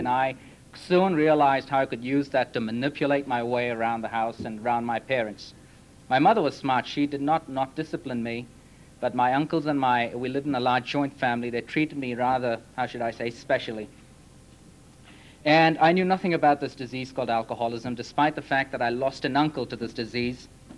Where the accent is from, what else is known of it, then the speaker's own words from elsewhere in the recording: Mumbai, Maharashtra, India; also born or lived in Detroit, United States / Chicago, United States; now in United States; I come from Bombay, India, through Detroit and Chicago to California. So quite a route.